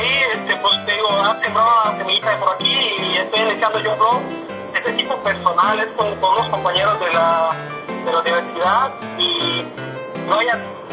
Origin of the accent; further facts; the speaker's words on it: Michoacán, Mexico; now in United States; Soy de Michoacán.